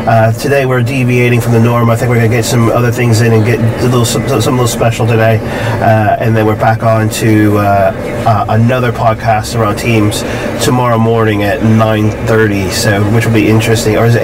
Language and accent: English; United States; now in United Kingdom; So I'm originally from the States, and now I live over in the UK.